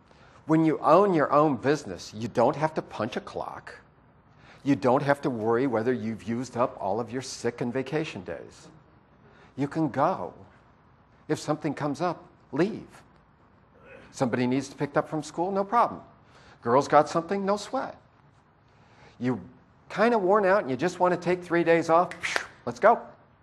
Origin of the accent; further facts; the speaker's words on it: Iowa, United States; now in Mesquite, United States; in Mesquite for about 3.5 years now. We came from Iowa.